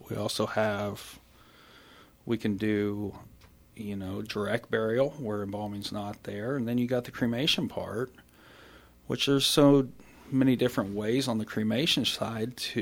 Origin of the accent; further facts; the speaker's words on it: Emporia, Kansas, United States; also born or lived in Waverly; I grew up mainly in Emporia. Sixth grade year, we moved back to Waverly. And I finished out the rest of it and then came back to Emporia after graduation.